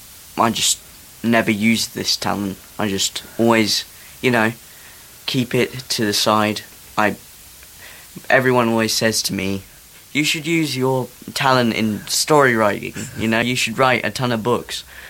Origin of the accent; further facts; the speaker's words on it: South Africa; now in Isle of Wight, United Kingdom; I was born on the island, but I moved to South Africa for most of my life. But we came back because most of the family's here.